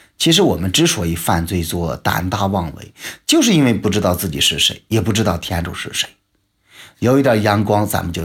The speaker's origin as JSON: {"language": "Chinese", "country": "China", "said": "咱们其实我们中国人所说的结婚要门当户对"}